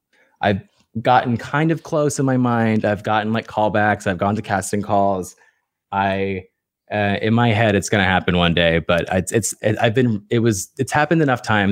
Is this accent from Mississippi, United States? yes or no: no; Maine, United States; born there; now in Washington, United States; I live in DC. I was born in Maine. My dad's in the military, so I moved a lot.